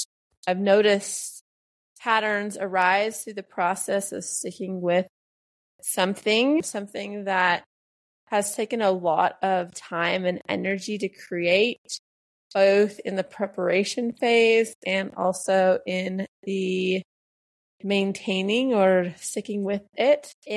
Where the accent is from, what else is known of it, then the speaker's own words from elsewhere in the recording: United States; now in Mexico; I'm from the United States and I'm living in Mexico.